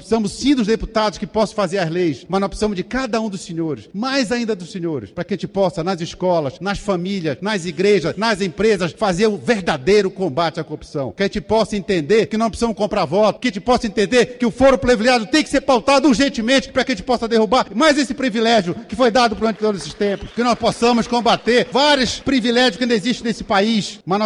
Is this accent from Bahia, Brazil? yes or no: no; Pará, Brazil; Sou do estado do Pará, um estado rico em riquezas naturais, porém muito pobre, onde no Marajó nós temos o pior IDH do Brasil